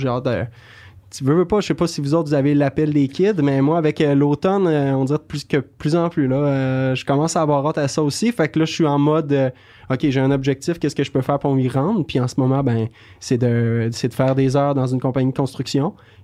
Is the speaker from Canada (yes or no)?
yes; Quebec, Canada; j'ai grandi en Beauce, puis en arrière de chez mes parents, c'est un grand terrain, ensuite une clôture, puis un champ dans des vallées avec des chevaux.